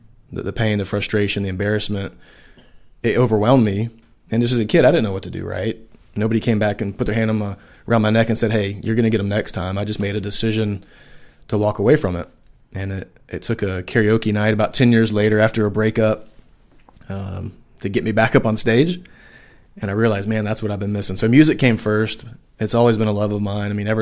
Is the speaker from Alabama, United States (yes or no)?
no; Atlanta, Georgia, United States; now in Nashville, United States; You know, I'm from Atlanta, lived in Atlanta area my whole life and finally said, I've got to be in Nashville because that's where it's happening.